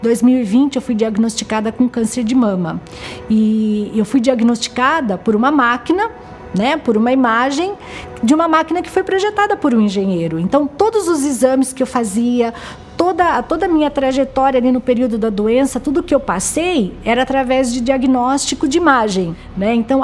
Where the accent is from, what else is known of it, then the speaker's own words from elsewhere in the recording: Rio Claro, São Paulo, Brazil; Na época, eu fui a quinta engenheira de Rio Claro, que é a minha cidade natal.